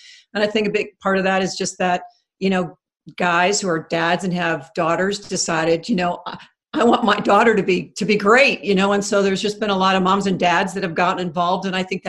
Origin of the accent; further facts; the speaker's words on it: Chicago, Illinois, United States; It is, and it's funny because I grew up listening to the Bulls on the radio and the Blackhawks and the Cubs as well.